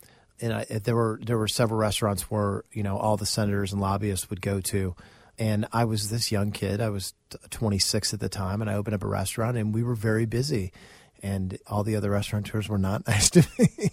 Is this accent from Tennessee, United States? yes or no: no; Springfield, Illinois, United States; Like in Springfield, Illinois, my hometown, and God love them. I love Springfield, Illinois.